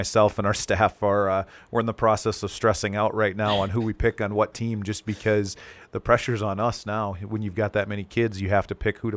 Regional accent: Jamestown, United States; I grew up in Jamestown, and it was Main Street was packed, and it was a lot of fun. We moved back 2 years ago

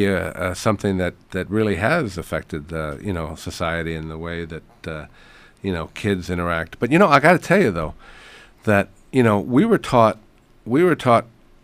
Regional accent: Puerto Rico; I grew up in Puerto Rico in the 60s

